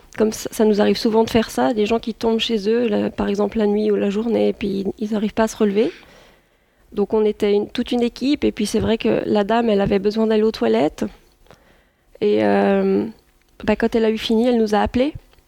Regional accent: France; now in Geneva, Switzerland; j'ai fait mes études en France. Voilà, je suis française.

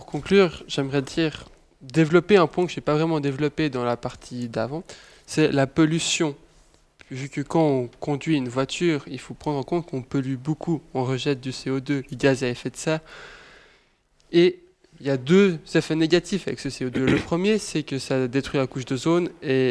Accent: Geneva, Switzerland; Je suis genevois.

